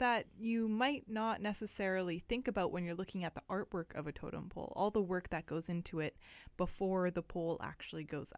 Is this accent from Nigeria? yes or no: no; Prince Rupert, British Columbia, Canada; now in Vancouver, Canada; I am Simshan from the Simshan Nation. My mother's from Lough Quilams, and I grew up in my territory in the city of Prince Rupert.